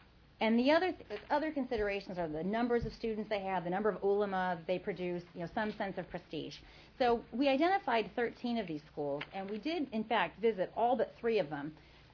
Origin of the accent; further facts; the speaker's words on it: Indiana, United States; Since I'm from Indiana, I can say Ball State.